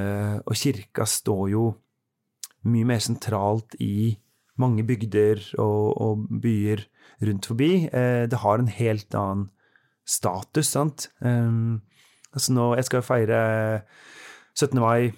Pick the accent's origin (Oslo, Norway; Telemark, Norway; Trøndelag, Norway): Oslo, Norway; I Oslo, der jeg kommer fra